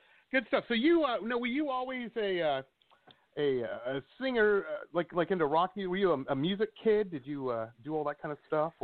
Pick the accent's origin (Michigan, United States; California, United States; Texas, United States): Michigan, United States; Detroit; I moved from Detroit. I grew up in Detroit. And in Detroit, it was kind of weird.